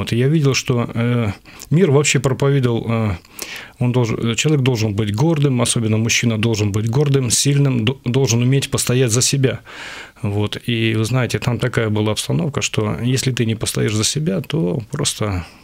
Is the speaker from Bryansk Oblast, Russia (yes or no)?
yes; Klintsy, Bryansk Oblast, Russia; мне 46 лет. Родом я из Брянской области, город Клинцы, такой небольшой городок. В семье я рос один, в простой рабочей семье.